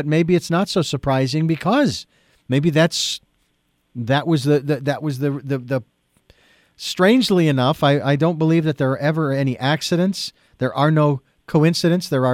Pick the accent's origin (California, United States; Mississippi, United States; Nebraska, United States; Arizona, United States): Arizona, United States; Phoenix; especially in my hometown of Phoenix, Arizona, where we used to go.